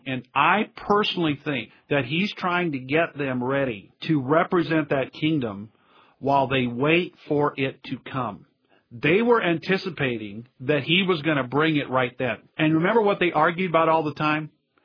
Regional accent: Texas, United States; So, well, and I'm from Texas, so everybody drinks Dr. Pepper in Texas.

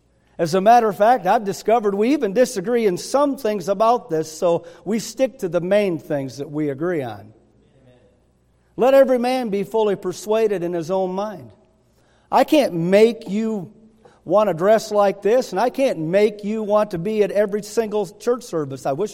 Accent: Traverse City, Michigan, United States; I know where I came from. I came from the Pinky of Michigan, Traverse City. If it wasn't for this book, I could still be up there.

